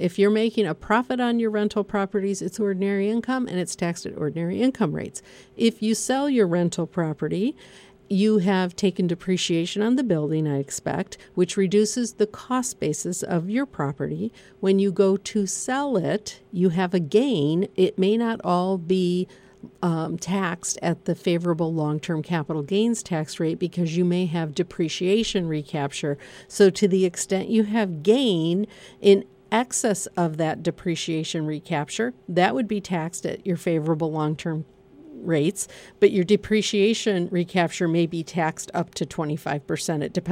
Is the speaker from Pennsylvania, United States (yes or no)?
no; Kalamazoo, Michigan, United States; But I'm from Kalamazoo, and Kalamazoo is a great college town, too.